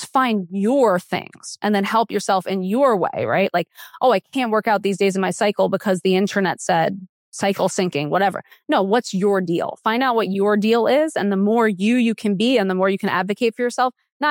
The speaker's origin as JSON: {"language": "English", "region": "New York", "country": "United States", "said": "I'm a New Yorker and obviously New Yorkers go out to dinner at like 9:30 p.m."}